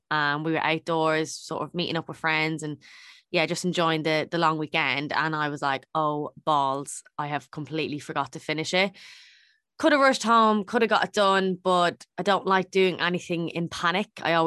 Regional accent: Drogheda, Leinster, Ireland; She is from Drogheda, which is my hometown.

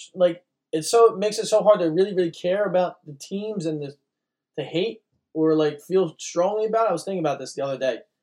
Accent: Akron, Ohio, United States; I played in Cleveland, I'm from Akron.

